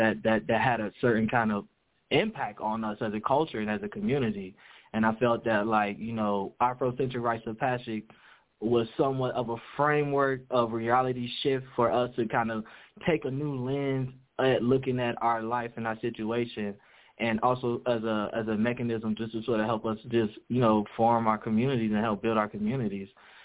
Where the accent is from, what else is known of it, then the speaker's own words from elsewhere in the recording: Cincinnati, Ohio, United States; Let's say, well, I'm from Cincinnati, born and raised, and how I made my way to Cuyahoga County, I got accepted into Kent State University.